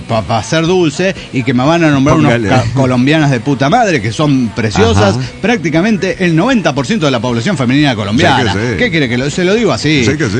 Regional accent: Puerto Vallarta, Jalisco, Mexico; de Puerto Vallarta, México.

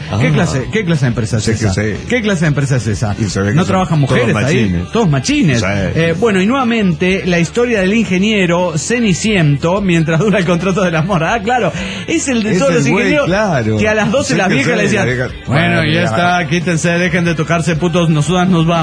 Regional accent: Toluca, State of Mexico, Mexico; de Toluca, México.

